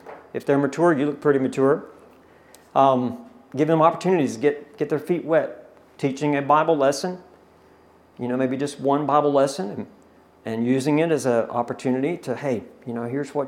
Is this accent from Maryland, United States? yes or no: no; North Carolina, United States; Now, there's some good things in Andy Griffith. That's North Carolina. We're from North Carolina. I like Andy Griffith.